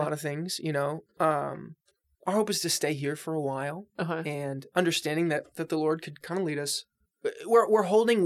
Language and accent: English; Palm Beach, Florida, United States; I'm from Palm Beach.